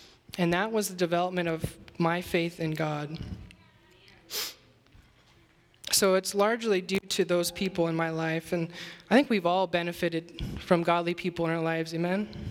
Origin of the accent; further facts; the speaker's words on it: Oregon, United States; I'm from Oregon, so I'm an Oregon boy.